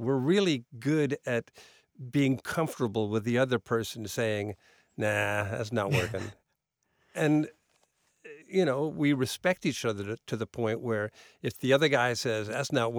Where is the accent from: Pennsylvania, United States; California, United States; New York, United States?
Pennsylvania, United States; Philadelphia; The station we all listened to growing up in Philadelphia had a chart of 99 songs